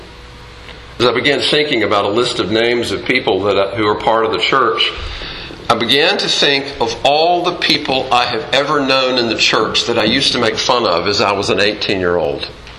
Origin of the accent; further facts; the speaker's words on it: Fayetteville, North Carolina, United States; his logic was one I'd never heard growing up in Fayetteville, North Carolina.